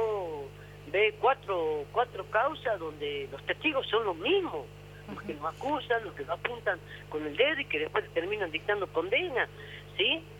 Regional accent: Argentina; Como argentinos y provincianos

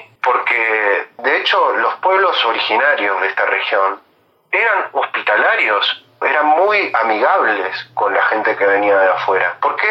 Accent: Patagonia, Argentina; Yo soy patagónico porque yo nací acá y tengo que estar sacando mi carnet.

